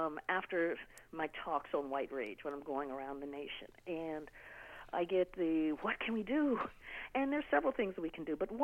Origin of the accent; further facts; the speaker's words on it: Ohio, United States; now in Atlanta, United States; You know, I'm in Atlanta now. I'm from the Midwest.